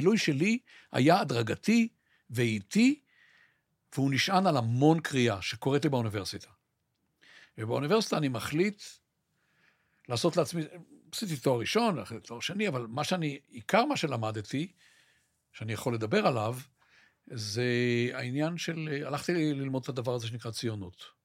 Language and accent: Hebrew; Haifa, Haifa District, Israel; לא רק שאני גר בחיפה, אני בשיקון פועלים שם. שיקון סולל בונה